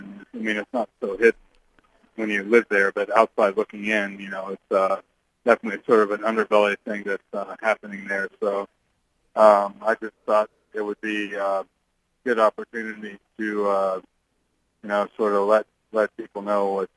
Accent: Saints, Ohio, United States; Beneath the Ink was filmed in my hometown of Saints, Ohio, where I grew up.

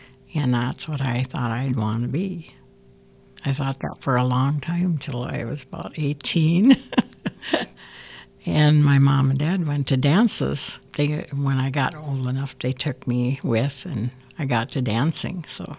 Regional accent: Minnesota, United States; I grew up over in the Strawberry Lake area, over Little Sugar Bush area.

